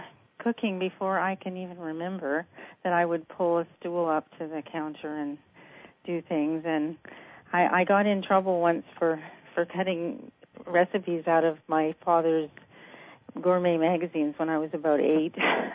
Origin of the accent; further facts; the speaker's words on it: California, United States; I grew up in California, and he was in the wine business. I actually lived in a winery when I was young